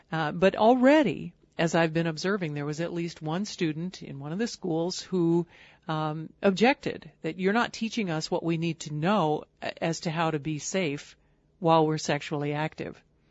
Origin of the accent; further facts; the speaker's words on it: Georgia, United States; Recently, I've been starting my training to become an abstinence speaker in the public schools in my home state in Georgia.